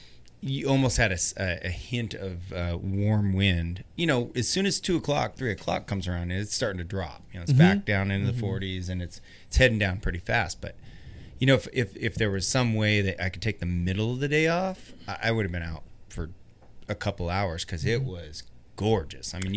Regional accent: Spokane, Washington, United States; when I went from growing up in Spokane where I'd ski in the winter

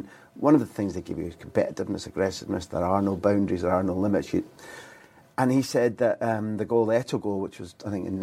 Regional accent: Aberdeen, Scotland, United Kingdom; I grew up in Aberdeen

